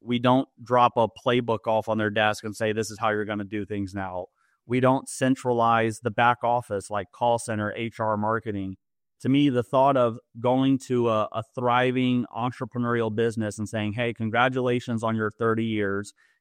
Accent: Memphis, Tennessee, United States; also born or lived in New York City; So I was born and raised here in Memphis. I went to school in New York City for college. I did the Wall Street thing for a couple of years and hated it. And then moved back to Memphis in 2008

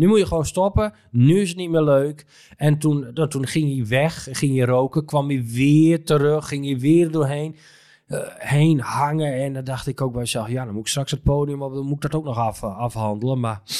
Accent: Joure, Friesland, Netherlands; born there; Ik heb ook wel eens een keer opgetreden in mijn geboortedorp in Joure.

